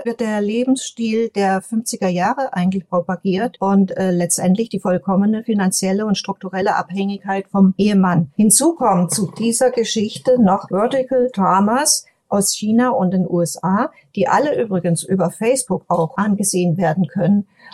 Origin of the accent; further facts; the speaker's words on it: Hesse, Germany; übrigens stamme ich aus Hessen